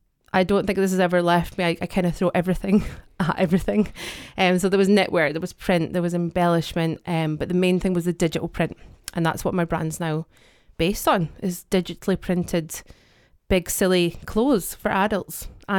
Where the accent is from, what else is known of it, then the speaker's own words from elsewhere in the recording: Dundee, Scotland, United Kingdom; Well, I was born and bred in Dundee, in Lochee, and then moved over to the West End, baby, with my mum and dad and my brother.